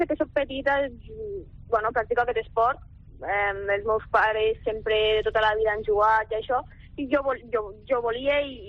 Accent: Lleida, Catalonia, Spain; jo soc de Lleida

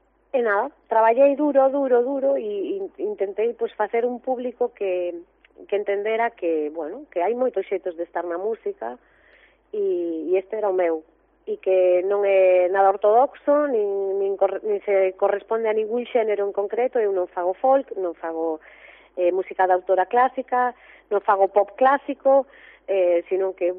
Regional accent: Ferrol, Galicia, Spain; E moi contenta pois de estar na miña terra, porque Ferrolterra é a miña é a miña terra e eu sou, estou absolutamente vinculada, ¿no?

